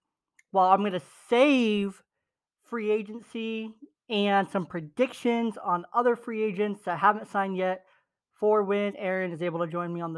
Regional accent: Washington, United States; I am from Eastern Washington. I grew up in Washington, so I'm a big Gonzaga fan.

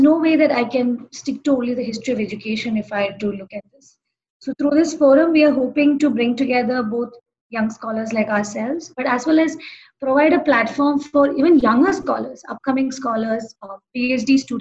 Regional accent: India; while I'm an Indian and I'm based in India and we tend to be very region focused

